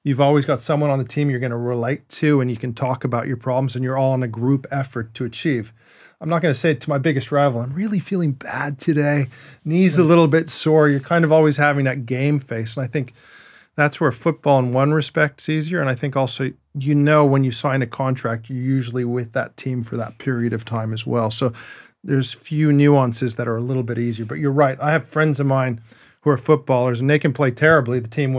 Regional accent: Canada; growing up in Canada

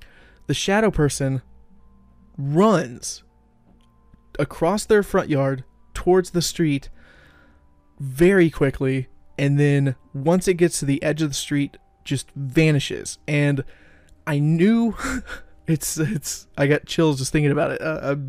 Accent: Independence, Missouri, United States; now in Excelsior Springs, United States; So when I was 16, I moved from Independence to Excelsior Springs, Missouri.

